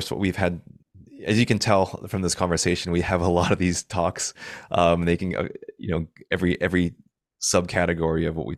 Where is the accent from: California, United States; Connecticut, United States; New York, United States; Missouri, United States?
California, United States; San Francisco; I'm obviously from San Francisco.